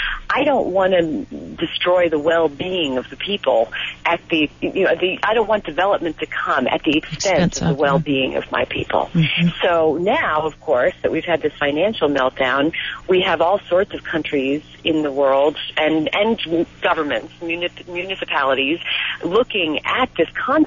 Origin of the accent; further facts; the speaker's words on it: New York City, New York, United States; I'm from New York City, as you said